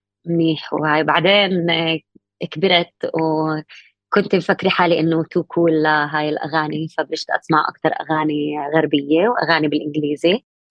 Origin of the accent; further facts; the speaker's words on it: Haifa, Haifa District, Israel; انا من حيفا فلسطينية حاملة هوية إسرائيلية موجودة بسيستم جدا جدا معقد، وكمان هذا الشيء بحيفا كمان لأنه مدينة مختلطة